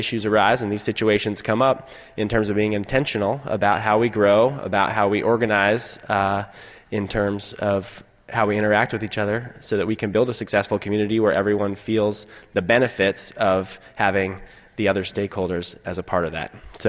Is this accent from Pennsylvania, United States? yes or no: no; Eugene, Oregon, United States; So I grew up in Eugene and am a native who moved away and realized that we have something special here. So I came back to start my business here in Eugene.